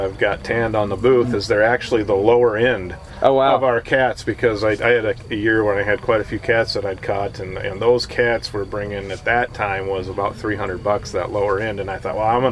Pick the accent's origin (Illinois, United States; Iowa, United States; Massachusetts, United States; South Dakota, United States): South Dakota, United States; I'm from Western South Dakota.